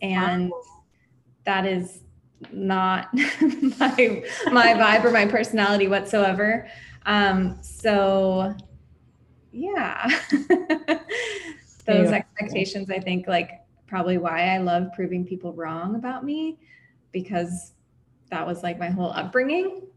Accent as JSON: {"language": "English", "town": "San Diego", "region": "California", "country": "United States", "tie": "born or raised there", "said": "when I was really young, growing up in San Diego, I wanted to be a marine biologist, spent like every day at the beach."}